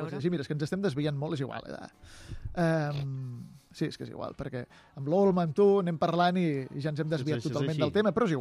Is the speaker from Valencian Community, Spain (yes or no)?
no; Barcelona, Catalonia, Spain; jo sóc barceloní de tota la vida